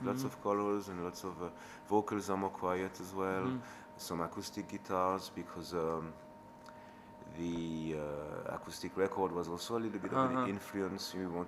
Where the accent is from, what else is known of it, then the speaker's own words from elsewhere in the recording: Geneva, Switzerland; And there's so many empty spaces, especially in my hometown, Geneva.